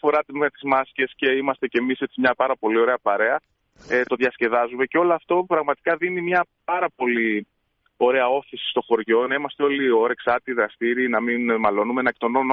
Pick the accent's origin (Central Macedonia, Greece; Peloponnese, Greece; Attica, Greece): Central Macedonia, Greece; Vamvakofyto; Εδώ στις Σέρρες εμείς είμαστε από το Βαμβακόφυτο Σερών.